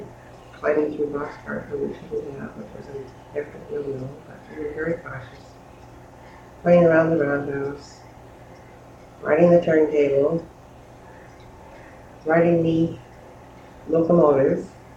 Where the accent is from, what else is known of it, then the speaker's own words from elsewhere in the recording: Seattle, Washington, United States; born there; I was born in Intervena suburb of Seattle, community, railroad community, mostly.